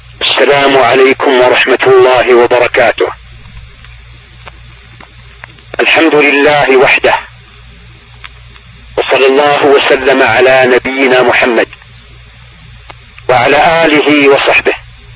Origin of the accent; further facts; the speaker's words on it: Saudi Arabia; في بلدنا المملكة العربية السعودية